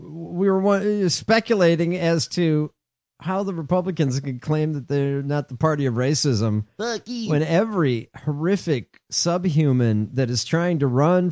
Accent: Illinois, United States; My home state.

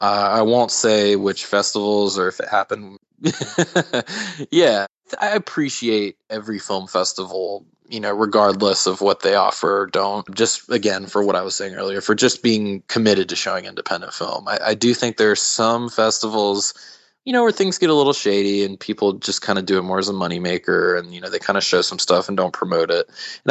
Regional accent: North Carolina, United States; I'd been for years and years growing up in North Carolina.

